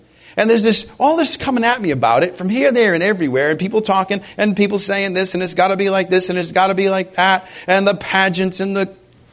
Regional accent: Ireland; Well, maybe that's just because I'm Irish.

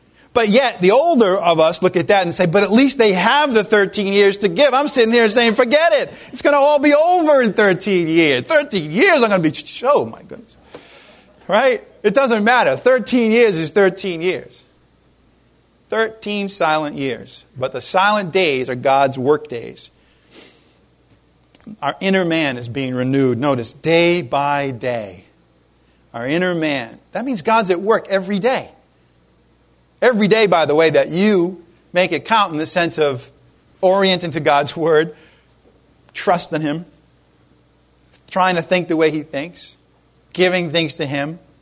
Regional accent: United States; Okay, I'm American too. I'm as bad as you guys.

